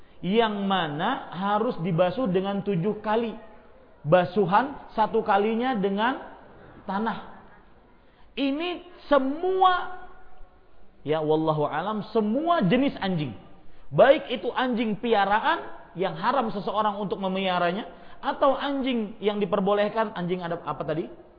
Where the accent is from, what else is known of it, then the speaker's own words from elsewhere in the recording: Banjarbaru, South Kalimantan, Indonesia; saya berasal dari Banjarbaru, ini dari kampung saya. Kebetulan pulang kampung ke Payakumbuh